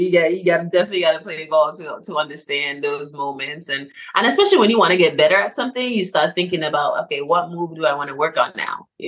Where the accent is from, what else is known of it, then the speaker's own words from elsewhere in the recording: St. Vincent & Grenadines; now in Shreveport, United States; Grenadines, which is in the Caribbean. So even though we spoke English, but my dialect was different, my accent was a little bit, you know, hard for me to understand